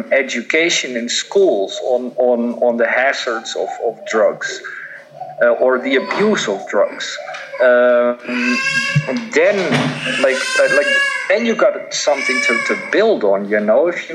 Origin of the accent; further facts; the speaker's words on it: Netherlands; And the funny thing is that I'm from Holland.